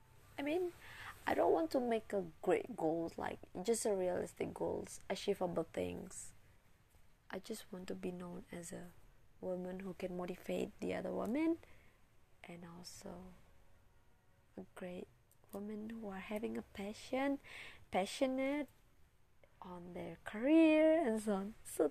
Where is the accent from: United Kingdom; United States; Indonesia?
Indonesia; English is a second language; I think that Indonesian citizens, I come from Indonesia, and I think like Indonesian people couldn't recognize my podcast